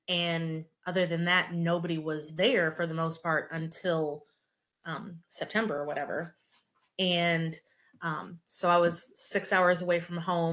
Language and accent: English; Indiana, United States; also born or lived in Minnesota / Ohio / Pennsylvania / Illinois; So I was born in Minnesota, grew up in Indiana, did college and medical school in Ohio, did residency in Pennsylvania, and then Illinois for fellowship.